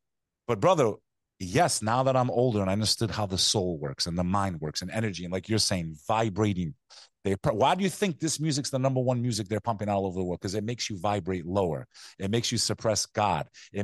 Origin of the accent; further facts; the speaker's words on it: New York, United States; Like, I grew up in New York